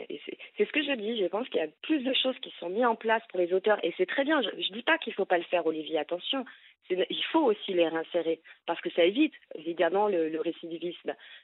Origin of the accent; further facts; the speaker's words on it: Angers, Pays de la Loire, France; Moi, je suis née à Angers. J'ai grandi à Angers. Tout mon tissu, mon environnement, il est à Angers.